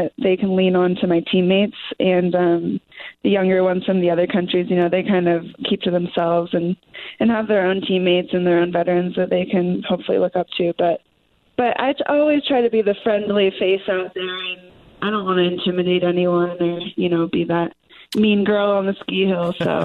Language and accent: English; Carmel, California, United States; I grew up in Carmel, California, which is a little beach town, 5 hours away from snow.